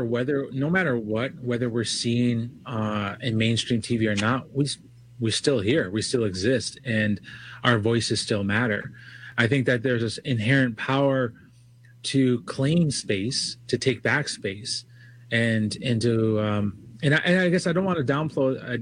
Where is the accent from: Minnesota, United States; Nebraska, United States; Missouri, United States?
Minnesota, United States; also born or lived in South Dakota; I grew up on the Lower Sioux Rez and the Yankton Sioux Rez in South Dakota and Minnesota. Spent some time up in Southside Minneapolis as a kid.